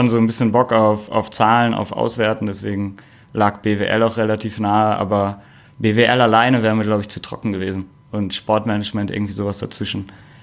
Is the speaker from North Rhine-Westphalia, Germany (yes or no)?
yes; North Rhine-Westphalia, Germany; ich komme aus Ostwestfalen in der Nähe von Bielefeld